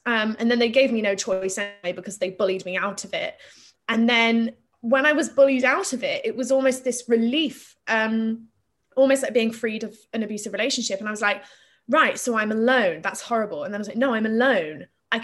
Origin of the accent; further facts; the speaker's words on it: Plymouth, South West England, United Kingdom; So I grew up in Plymouth in Devon.